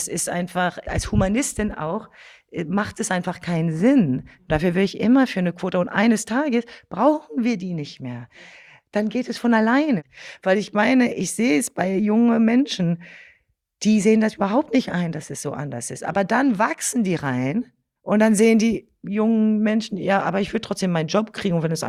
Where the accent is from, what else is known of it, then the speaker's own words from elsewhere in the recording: France; German is a second language; als Französin